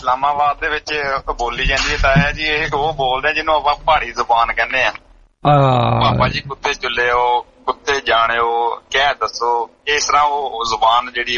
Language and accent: Punjabi; Punjab, Pakistan; ਜਿਹੜਾ ਮੁਲਤਾਨ ਸਾਡਾ ਸ਼ਹਿਰ ਆ ਨਾ ਉੱਥੇ ਜ਼ਿਆਦਾ ਗਰਮੀ ਪੈਂਦੀ ਆ ਅਸੀਂ ਤਕਰੀਬਨ 200 ਕਿਲੋਮੀਟਰ ਹਟ ਕੇ ਆ ਮੁਲਤਾਨ ਤੋਂ